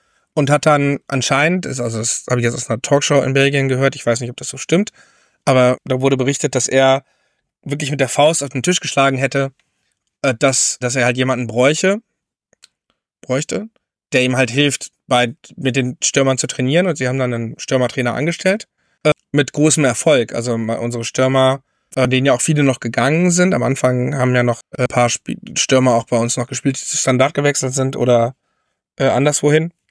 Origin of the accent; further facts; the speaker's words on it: Hanover, Lower Saxony, Germany; Ich komme ja, wie gesagt, aus Hannover.